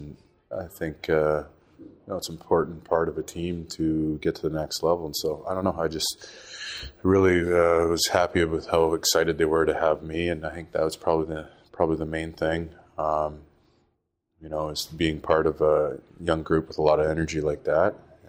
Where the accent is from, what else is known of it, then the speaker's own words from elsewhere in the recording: Vancouver, British Columbia, Canada; Yeah, I'm from Vancouver, so I'm used to it, right?